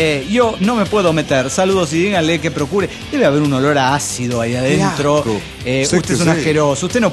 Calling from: Mexico City, Mexico; Soy el ilusionado del DF mexicano.

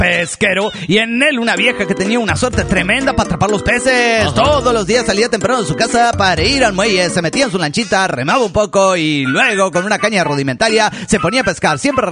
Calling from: Los Cabos, Baja California Sur, Mexico; de Los Cabos, Baja California Sur.

